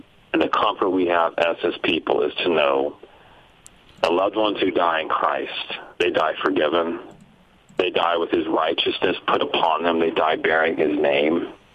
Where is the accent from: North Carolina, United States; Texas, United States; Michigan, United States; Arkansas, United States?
Texas, United States; somewhat to the destruction of Hurricane Harvey, which is you know, close to my heart because it was in my hometown.